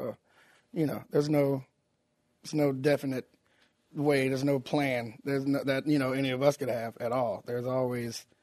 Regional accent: Tallahassee, Florida, United States; Tallahassee, Florida. Tallahassee, Florida.

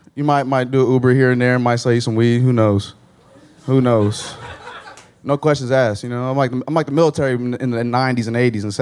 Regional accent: Pflugerville, Texas, United States; I was born here. I was raised in Pflugerville. Raised in Round Rock.

